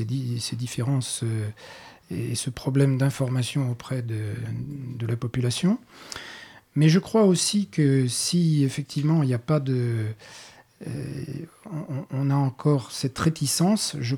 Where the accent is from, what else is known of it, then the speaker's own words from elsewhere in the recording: France; toutes les associations qui ont des projets franco-équatoriens, puisqu'on est français.